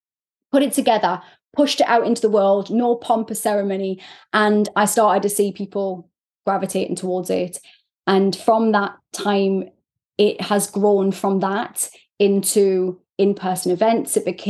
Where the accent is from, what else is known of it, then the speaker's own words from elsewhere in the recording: North East England, United Kingdom; I'm this Geordie, sweary, direct human being who calls out bullshit